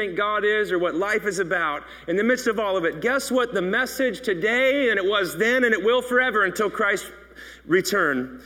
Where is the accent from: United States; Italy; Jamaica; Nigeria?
United States; the South; Like I'm from the South, naked.